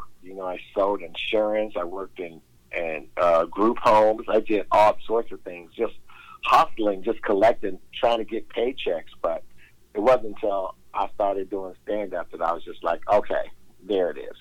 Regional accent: Chicago, Illinois, United States; Yeah. Yeah, born and raised in Chicago.

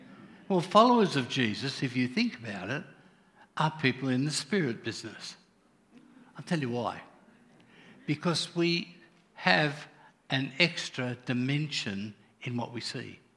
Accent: Wollongong, New South Wales, Australia; I'd never heard words like it, and I grew up in Wollongong, you know what that means.

